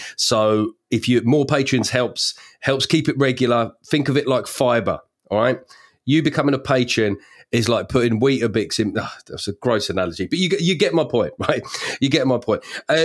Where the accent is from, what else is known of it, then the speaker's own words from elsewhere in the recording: England, United Kingdom; we're British and that's ultimately what we want to do?